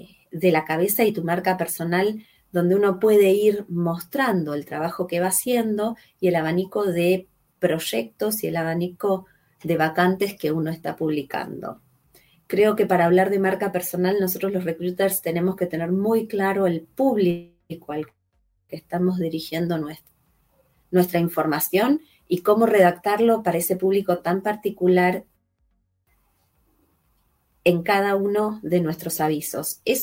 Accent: Argentina; yo soy de Argentina, vivo en Miramar, en la costa de Argentina.

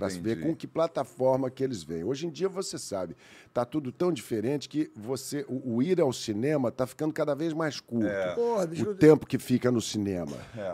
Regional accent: Brazil; Eu sou brasileiro, eu quero concorrer com isso.

